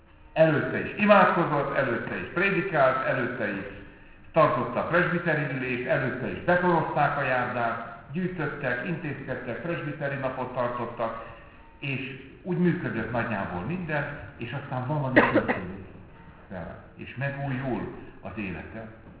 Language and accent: Hungarian; Békéscsaba, Békés, Hungary; vagy én, ahol Békés Csabán születtem, nőttem föl